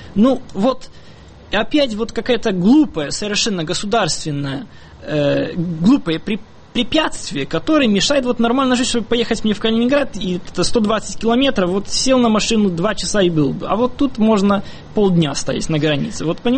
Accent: Olsztyn, Warmian-Masurian Voivodeship, Poland; Я сам из Ольштина, то есть из этой зоны, где приграничное движение, и тоже ездил в Калининград.

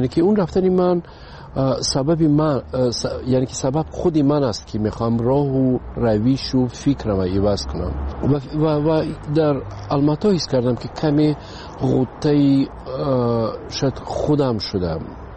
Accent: Tajikistan; اما اومدن من وطنم خب پیش از همه تاجیکستان وطن است. برای این خانه من است و مادرم اینجاست

